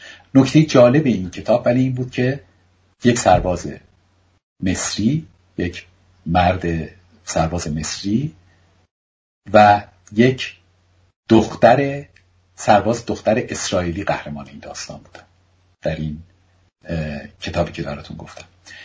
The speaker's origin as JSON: {"language": "Persian", "country": "Iran", "moved": "yes", "said": "تا انقلاب یا حتی تا موقعی که من از ایران اومدم بیرون"}